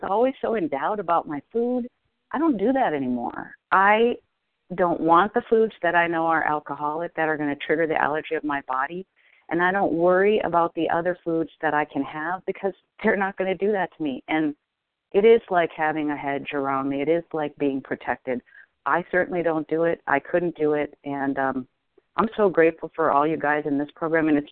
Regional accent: Ojai, California, United States; I'm from Ojai, California, recovered compulsive overeater.

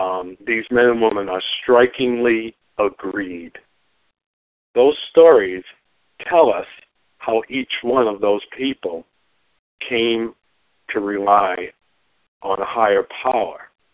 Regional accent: Massachusetts, United States; Good morning … from Massachusetts, a recovered compulsive overeater.

